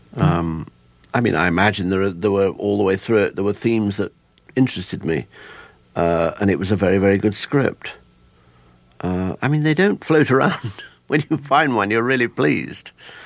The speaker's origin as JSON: {"language": "English", "town": "Leicester", "region": "East Midlands", "country": "United Kingdom", "said": "Oh, I'm from Leicester. You destroyed my childhood."}